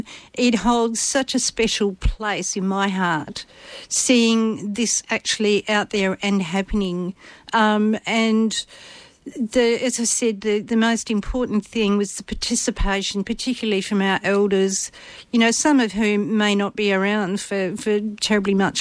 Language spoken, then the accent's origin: English; Albany, Western Australia, Australia; born there; I'm a Menang woman. I was born here in Albany. We call Albany Kinjaling, which translate to place of rain.